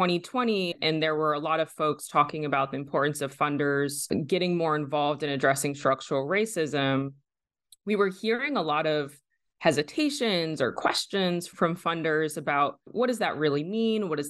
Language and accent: English; Virginia, United States; I was born and raised in Virginia by my mom, a white Midwestern lady, and my dad, a Black man from Baltimore.